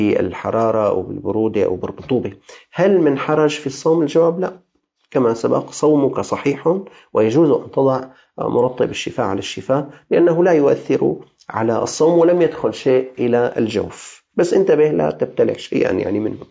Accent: Damascus, Damascus Governorate, Syria; عندنا في الشام هي طعام مسكين

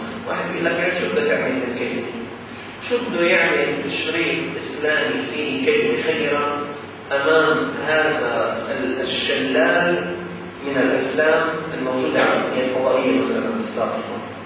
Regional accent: Damascus, Damascus Governorate, Syria; في جمعية عندنا في الشام اسمها جمعية موجودة في سوريا طبعا

